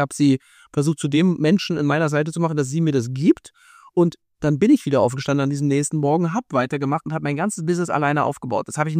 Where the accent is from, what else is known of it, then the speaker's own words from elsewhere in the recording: Germany; Es ist so, als Deutscher, weil so, ja. Ich dachte, wir wären schon viel, viel weiter.